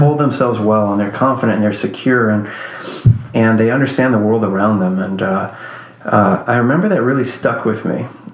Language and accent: English; Illinois, United States; We've inherited Illinois. We've been born and raised in Illinois, mm-hmm. so you inherit the state.